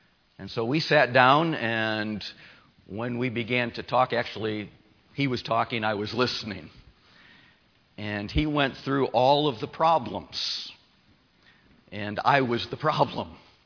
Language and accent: English; Michigan, United States; also born or lived in Maine; now in Phoenix, United States; It's good to be back in the Midwest. I grew up in Michigan, spent the last almost 18 years pastoring in Maine, and now in the desert of Arizona in Phoenix.